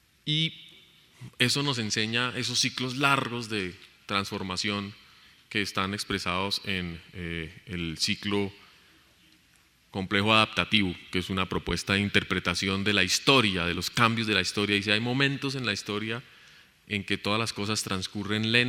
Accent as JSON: {"language": "Spanish", "country": "Colombia", "said": "yo como colombiana, si me parece bien o no"}